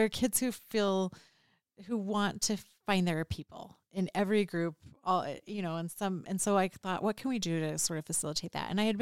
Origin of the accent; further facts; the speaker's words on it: Cedar City, Utah, United States; growing up, I grew up in Cedar City, which is not by like it has a Shakespeare festival. We have a college. It's not sad. It's not sad in Cedar City